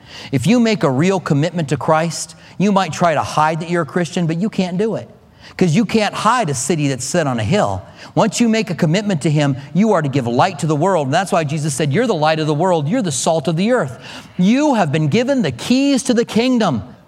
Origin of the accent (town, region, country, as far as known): Clinton, Iowa, United States; born there